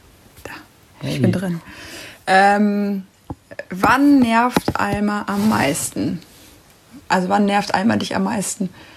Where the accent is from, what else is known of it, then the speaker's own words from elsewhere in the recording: North Rhine-Westphalia, Germany; ich komme aus dem Pott.